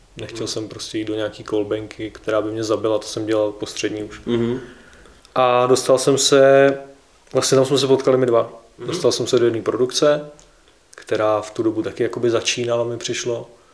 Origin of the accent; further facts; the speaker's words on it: Hradec Králové, Hradec Králové Region, Czechia; Hele, jsem z Hradce Králové, krásný město mimochodem.